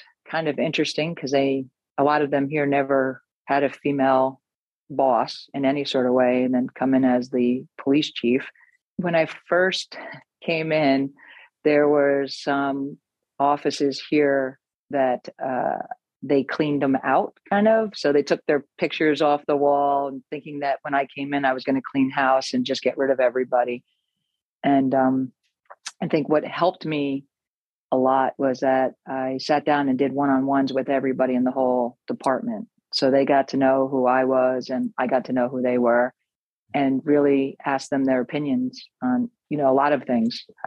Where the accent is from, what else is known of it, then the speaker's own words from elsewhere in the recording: Montclair, New Jersey, United States; I'm a Jersey girl. I was born and raised in Montclair, New Jersey.